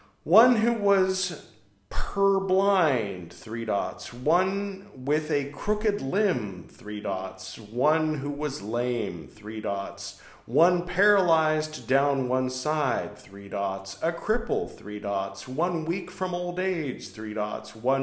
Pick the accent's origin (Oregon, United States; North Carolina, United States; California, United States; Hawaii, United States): California, United States; now in India; I call it California vinyasa because I'm from California, but I, never mind, living in India.